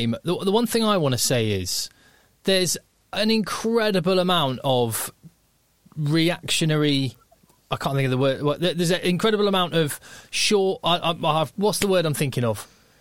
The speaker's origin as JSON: {"language": "English", "region": "England", "country": "United Kingdom", "said": "And whilst I'm disappointed as an Englishman, this is my favourite time of year."}